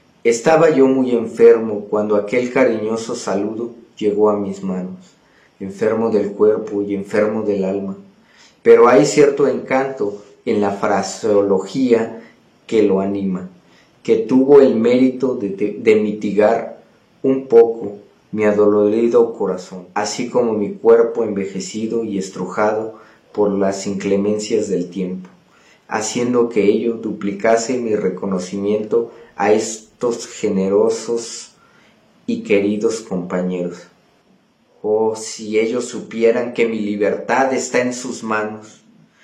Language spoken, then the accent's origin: Spanish; Mexico City, Mexico; soy de los Pedregales de Santo Domingo, Coyoacán.